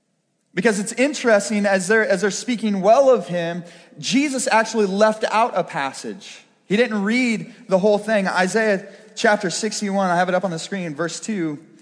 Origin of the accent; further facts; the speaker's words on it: Brashear, United States; This is not a passage saying that I shouldn't go back to Brashear to be a youth pastor, because that's my hometown.